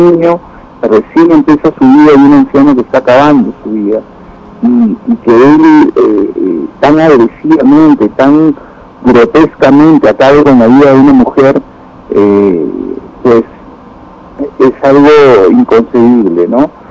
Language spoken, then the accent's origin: Spanish; Peru; eso es algo que debemos tratar de tener en cuenta como peruanos